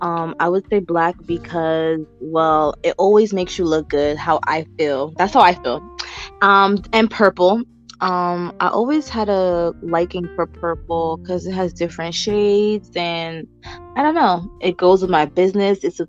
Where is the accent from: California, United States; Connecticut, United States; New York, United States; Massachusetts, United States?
New York, United States; New York City; Well, I am from the Bronx, New York. I'm born and raised in the Bronx. I was actually born in Albert Einstein Hospital, so I am from the Bronx all my life.